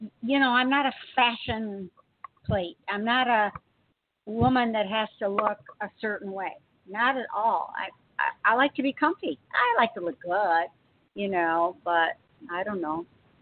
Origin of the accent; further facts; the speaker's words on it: Detroit, Michigan, United States; now in South Carolina, United States; Everybody knows I'm originally from Detroit.